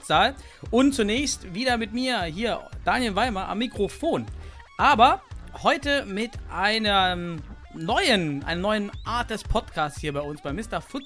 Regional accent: East Germany, Germany; ich komme aus dem Osten, ich kann auch mit einfachen Dingen gehen.

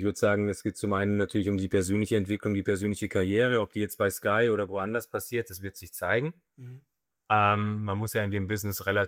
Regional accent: Bavaria, Germany; born there; bin in Oberbayern geboren und ich wohne in München

